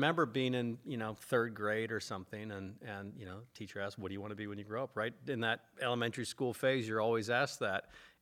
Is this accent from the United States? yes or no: yes; San Francisco, California, United States; and so fond memories of growing up in San Francisco in a great era for the 49ers, I must say.